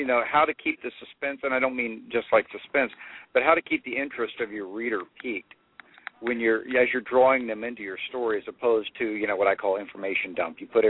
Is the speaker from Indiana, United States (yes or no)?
no; Merritt Island, Florida, United States; I'm a born and bred Floridian. I was born up in Brevard County, Florida, if any of you all know where that is, Merritt Island, where the Space Center is and everything.